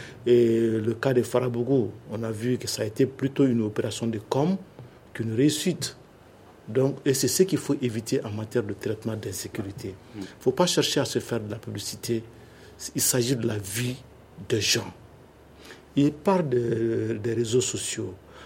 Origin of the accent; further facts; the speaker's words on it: Niono, Ségou, Mali; Par exemple, moi, je suis de Niono.